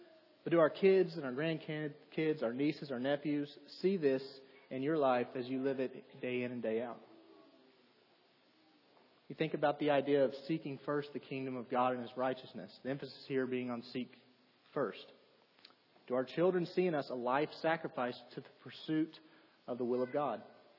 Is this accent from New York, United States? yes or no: no; Nacogdoches, Texas, United States; I remember back growing up in the congregation in my hometown, and in Nacogdoches, Texas, it's a college town, and so the church there, every semester we probably had 30 or 40 college students attending with us there.